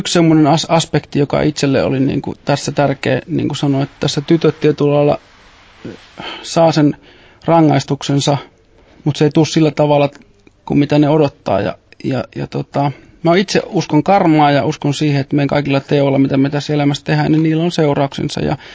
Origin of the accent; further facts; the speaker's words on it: Eastern Finland, Finland; mä tuun Itä-Suomesta, pienestä maaseutukaupungista